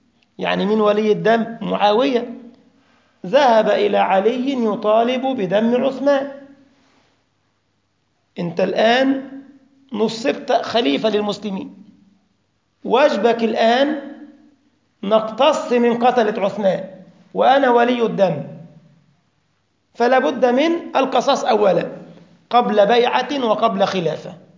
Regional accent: Giza, Giza Governorate, Egypt; أنا من الجيزة في مصر، يقول لك الجيزاوية.

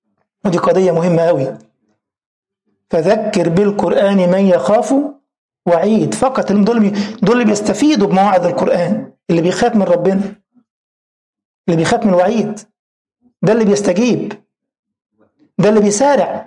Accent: Egypt; ناصح عندنا في مصر يعني فاهم

